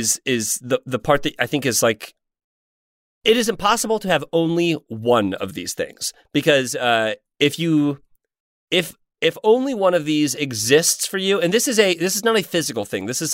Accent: Sacramento, California, United States; Yeah, we're from Sacramento.

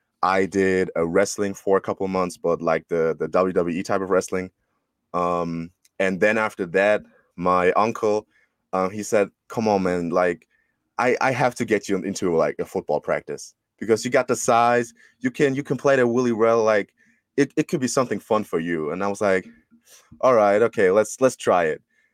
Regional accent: Karlsruhe, Baden-Württemberg, Germany; English is a second language; I'm not from Schwäbisch Hall, but I'm from a town called Karlsruhe.

